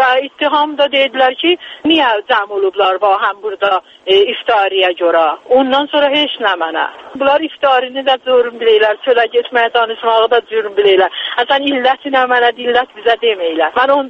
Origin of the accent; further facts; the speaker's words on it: Tabriz, East Azerbaijan, Iran; fəqat Təbrizliyəm.